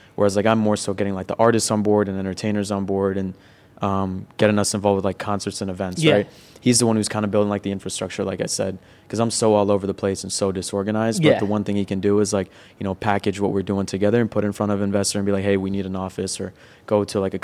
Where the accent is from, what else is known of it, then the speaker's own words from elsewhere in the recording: East Coast, United States; also born or lived in Virginia; as you know, I grew up on the East Coast, and, you know, when I lived in Virginia, I went back and forth to New York all the time.